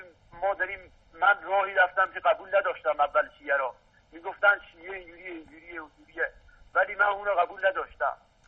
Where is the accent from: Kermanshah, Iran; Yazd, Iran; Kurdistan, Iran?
Kurdistan, Iran; Sanandaj; now in Qazvin, Iran; الان همون اهل کردستان بودم، سنندج بودم، ولی چون دیگه اومدیم قزوین، همون طرفای کردستانم هم همون رو هم اومدن با ما شیعه شدن.